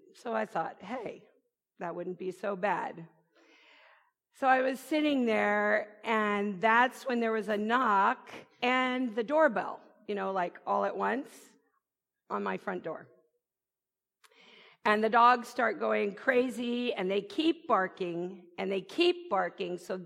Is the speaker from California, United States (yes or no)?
yes; Berkeley, California, United States; I was raised in Berkeley.